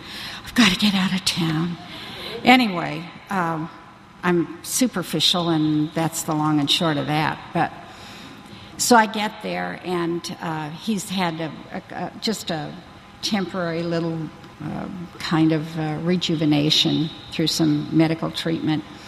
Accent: Portland, Oregon, United States; born there; I was born in Portland, Oregon. I'm an only child

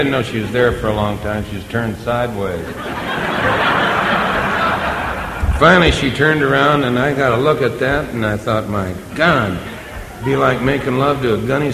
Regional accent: Beverly Hills, California, United States; was born and raised in Beverly Hills.

